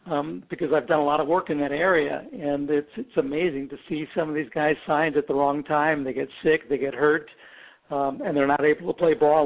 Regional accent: Chicago, Illinois, United States; Absolutely. I was born and raised in Chicago. I'm a recovering Chicago Cubs fan.

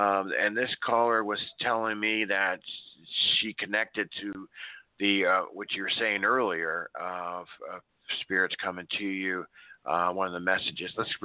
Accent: Chicago, Illinois, United States; born there; I mean, I was born in Chicago, so kind of close

